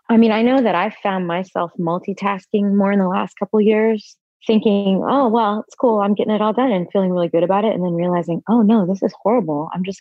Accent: Texas, United States; I loved growing up in Texas. It was a good place to grow up.

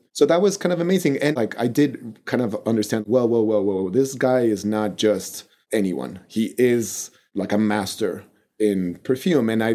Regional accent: Mexico City, Mexico; English is a second language

